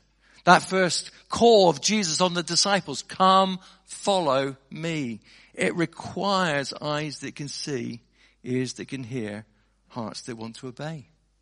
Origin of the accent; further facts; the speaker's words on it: United Kingdom; And we're British, you know, so we don't like to run to the front, do we?